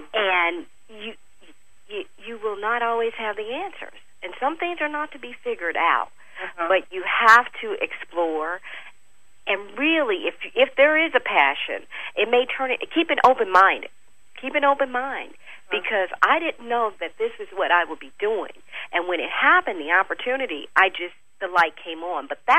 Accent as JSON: {"language": "English", "town": "St. Louis", "region": "Missouri", "country": "United States", "said": "I'm from St. Louis."}